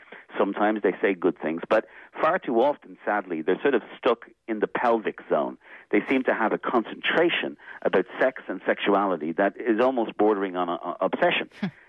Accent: Ireland; I'm Catholic because I grew up in the Republic of Ireland. I was brought up in this tradition.

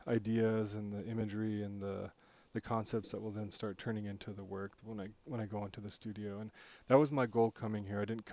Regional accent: South Dakota, United States; I'm also from the area, and I'm Native American, I'm Oglala Lakota, so I have a unique perspective, you know, about this area and the Black Hills

